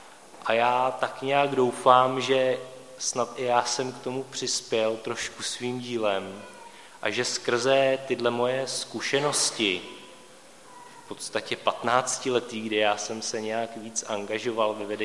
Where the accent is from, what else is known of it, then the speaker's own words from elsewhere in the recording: Dobruška, Hradec Králové Region, Czechia; Oba jsme z nevěřících rodin, z východních Čech, Adélka z Nového Města nad Metují, já jsem z Dobrušky